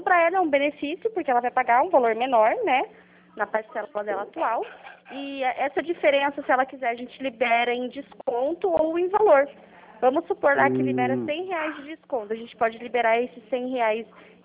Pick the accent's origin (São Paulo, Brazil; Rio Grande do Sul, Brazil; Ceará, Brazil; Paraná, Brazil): Paraná, Brazil; Curitiba; Não, eu sou de Curitiba.